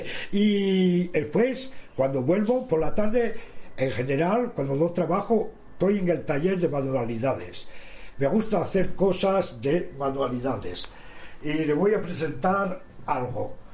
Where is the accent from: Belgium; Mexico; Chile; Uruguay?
Belgium; Spanish is a second language; now in Spain; ayer cociné mejillones a la belga, país de donde vengo aquí a España